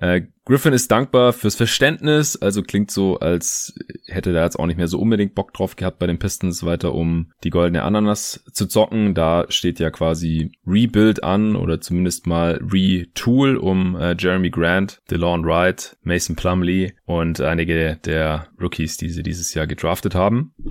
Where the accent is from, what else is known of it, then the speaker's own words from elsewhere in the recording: Stuttgart, Baden-Württemberg, Germany; Ich bin ja jetzt in meiner alten Heimat in Stuttgart gerade für ein paar Tage.